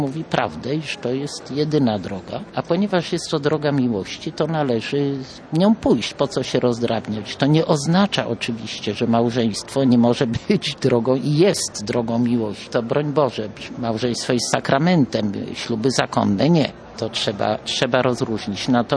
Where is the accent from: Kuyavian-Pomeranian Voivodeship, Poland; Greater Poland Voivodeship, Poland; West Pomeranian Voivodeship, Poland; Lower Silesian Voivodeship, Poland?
Greater Poland Voivodeship, Poland; Poznań; born there; Urodziłam się w Poznaniu, ponieważ po wojnie, zupełnie niezależnie, oboje moi rodzice jeszcze wtedy się nie znali, trafili do Poznania, bo Warszawa nie istniała i tam się poznali.